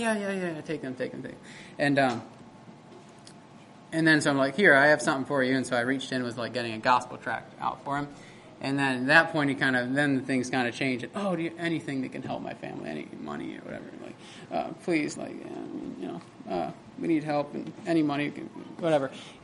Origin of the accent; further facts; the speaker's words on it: United States; Where are you from? Oh, we're from the United States.